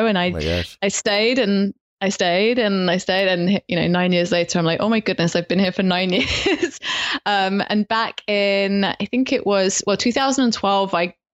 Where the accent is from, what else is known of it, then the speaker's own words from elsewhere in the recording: Midlands, United Kingdom; now in Australia; I've been here for 9 years now. And so my accent is so messed up. If I speak to a British person, if you were a Brit, and especially if you're from the Midlands like I am, then I would be sounding so English right now.